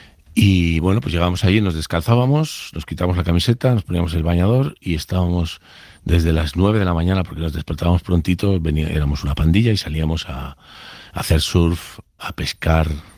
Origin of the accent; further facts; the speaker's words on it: El Médano, Canary Islands, Spain; desde luego en mi pueblo, en el Médano, hay una plaza que se llama la Plaza Roja